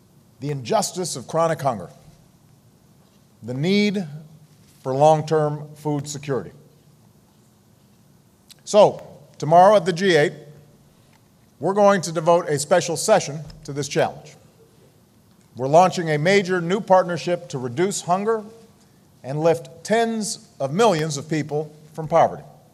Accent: Chicago, Illinois, United States; but since we're not doing this in my hometown, I wanted to bring a little bit of Chicago to Washington.

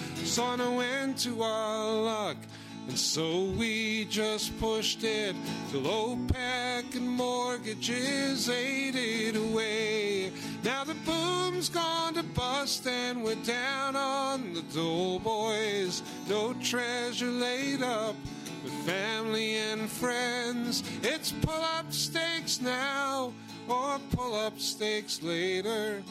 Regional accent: Calgary, Alberta, Canada; I grew up in Calgary, up in Western Canada, which is an oil town, and very subject to the boom and bust cycle.

